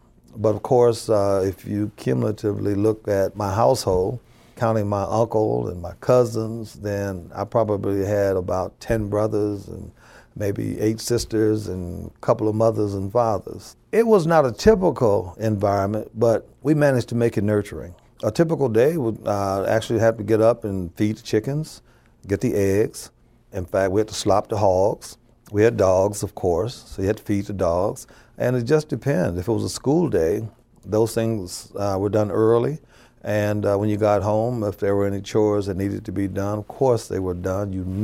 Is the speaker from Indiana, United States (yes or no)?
yes; Gary, Indiana, United States; I grew up in the Midtown section of Gary. It was a place called the Small Farms, and it was called that for a reason, because where I lived, there were no sidewalks, there were no paved streets.